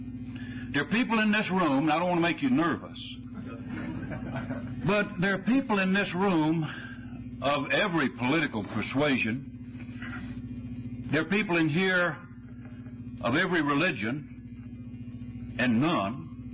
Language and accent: English; North Carolina, United States; Here I am from North Carolina, fellowshipping, breaking bread, sharing with fellow alcoholics in Washington, D.C.